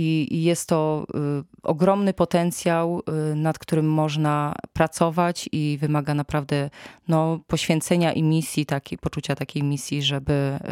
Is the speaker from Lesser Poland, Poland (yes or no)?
yes; Kraków, Lesser Poland, Poland; now in Gorlice, Poland; Ja sama, rodowita krakowianka, jak przyjechałam do Gorlic akurat no, wiele lat wcześniej